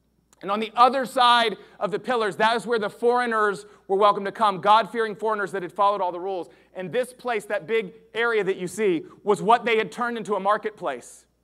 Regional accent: the South, United States; Now listen, y'all, I grew up in the South.

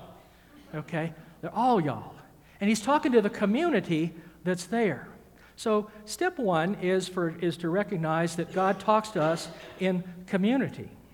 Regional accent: Georgia, United States; But where I was raised in Georgia, which is the center of the universe by definition, y'all is plural.

